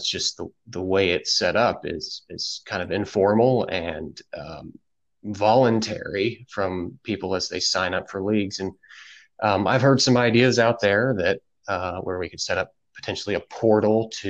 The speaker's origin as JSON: {"language": "English", "town": "Signal Mountain", "region": "Tennessee", "country": "United States", "tie": "born or raised there", "said": "I grew up on Signal Mountain longer ago than I'd care to admit."}